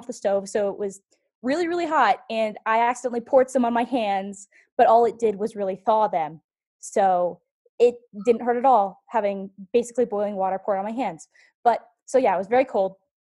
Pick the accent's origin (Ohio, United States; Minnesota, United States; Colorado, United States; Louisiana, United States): Colorado, United States; Colorado Springs; So the high school that I went to is a private high school in the town that I grew up in Colorado Springs.